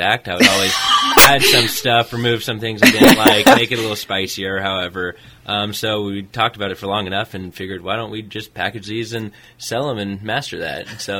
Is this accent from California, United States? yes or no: yes; California, United States; I grew up in the East Bay. I've always been influenced by my parents.